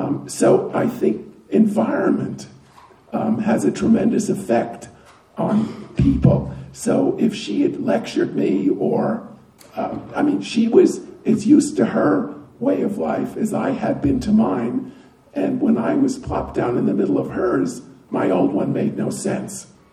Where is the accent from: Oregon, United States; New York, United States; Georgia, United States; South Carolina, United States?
New York, United States; also born or lived in Florida; I was born in Florida and lived there till I was 8. Thank God my parents got divorced and we moved to New York.